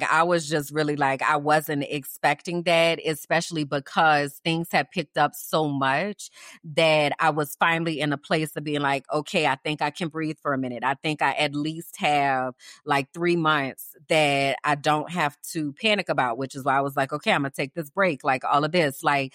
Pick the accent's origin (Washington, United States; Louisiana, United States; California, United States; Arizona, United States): Louisiana, United States; New Orleans; And keep in mind, I'm from New Orleans, so I don't have a lot of pictures of myself at all.